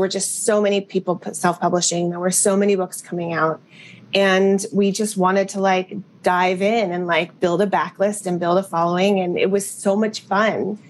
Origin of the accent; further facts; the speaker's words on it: Berkeley, California, United States; I grew up in Berkeley, and they were UC Berkeley alums